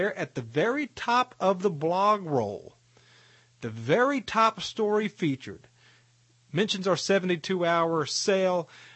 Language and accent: English; Tennessee, United States; Going back to the news and staying in Tennessee, my home state provides us with a little bit of good news